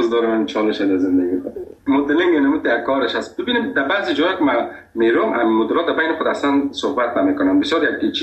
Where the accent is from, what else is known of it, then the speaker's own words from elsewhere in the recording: Afghanistan; گفتم از افغانستان.